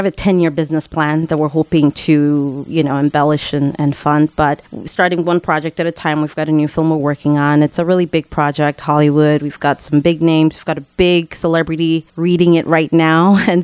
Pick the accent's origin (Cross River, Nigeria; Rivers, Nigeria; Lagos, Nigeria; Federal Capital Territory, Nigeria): Lagos, Nigeria; born and raised in Lagos, Nigeria.